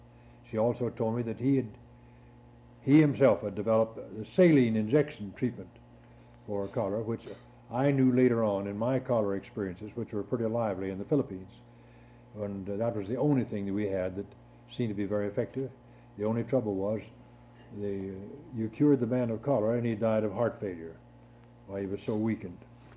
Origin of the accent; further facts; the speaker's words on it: Pennsylvania, United States; born there; my brother and sister were both born in Kentucky. I was born in Pennsylvania.